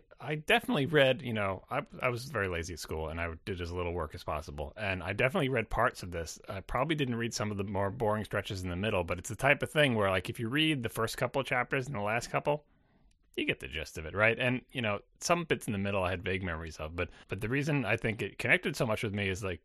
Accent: New York, United States; growing up on Long Island, you go into the city to just do, you know, city stuff, like everybody does all the touristy things

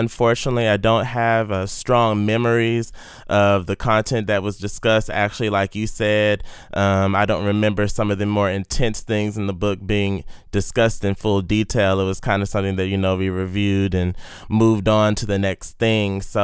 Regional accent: Houston, Texas, United States; I'm from Houston, Texas, born and raised.

